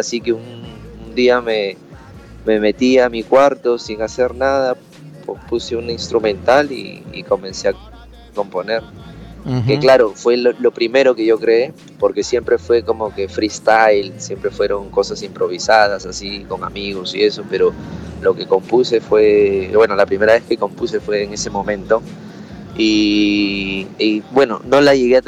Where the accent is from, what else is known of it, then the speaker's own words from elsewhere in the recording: Callao, Peru; now in Japan; yo soy del Callao, los amigos, yo desde muy chico como que andaba, ¿entiendes? Bien, no liberal, pero es otra crianza, otra cultura, y llegar aquí a Japón fue impactante